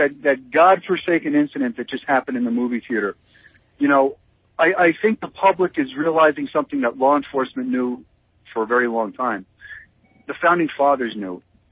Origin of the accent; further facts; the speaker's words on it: East Coast, United States; Because growing up on the East Coast, the only people that had guns were cops and bad guys.